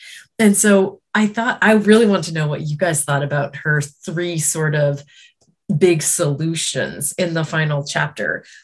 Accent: Canada; I had a really interesting experience as a Canadian reading this book in 2022.

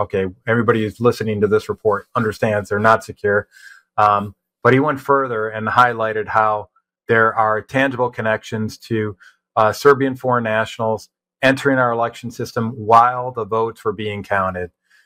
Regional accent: Michigan, United States; particularly in my home state of Michigan.

